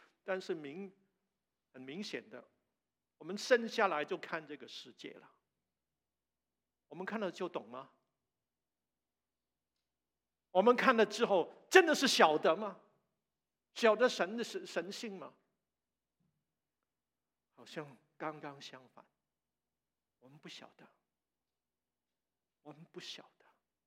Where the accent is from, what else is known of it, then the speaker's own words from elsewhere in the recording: China; 你知道我们中国人都很顾忌这个字的，每逢过节什么时候都不提这个字的。